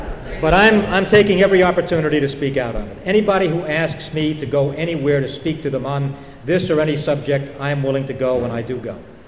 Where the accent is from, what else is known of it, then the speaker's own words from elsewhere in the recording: Kingston, New York, United States; particularly the ones in my hometown in Kingston.